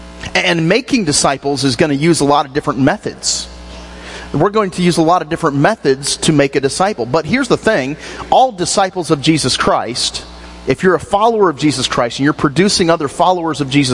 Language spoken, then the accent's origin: English; Michigan, United States; my family had just dropped me off in Missouri. We grew up in Michigan